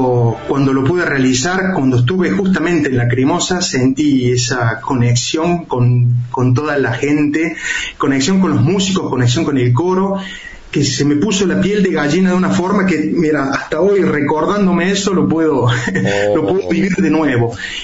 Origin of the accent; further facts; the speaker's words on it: Saldán, Córdoba, Argentina; also born or lived in Buenos Aires / Italy; Yo vivo en Saldán, soy de Saldán, siempre. Sí, oriundo de Saldán, toda mi vida en Saldán. Y desde ahí empecé a estudiar y después fui a Buenos Aires y de Buenos Aires a Italia.